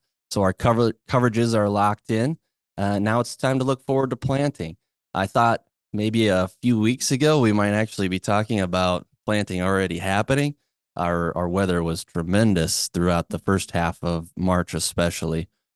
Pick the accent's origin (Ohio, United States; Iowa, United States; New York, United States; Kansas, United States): Iowa, United States; Aurelia; now in Des Moines, United States; although today I live just outside of Des Moines, I grew up in Northwest Iowa, only 7 miles away from Cherokee.